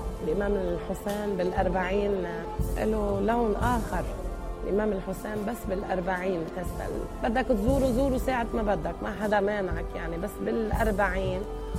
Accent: Lebanon; أنا من لبنان،

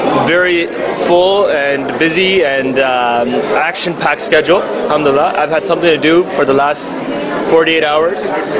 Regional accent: Toronto, Ontario, Canada; I'm from Toronto, Canada.

